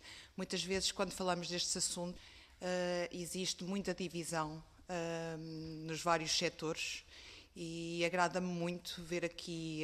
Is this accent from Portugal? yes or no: yes; Centro, Portugal; eu sou do Distrito de Coimbra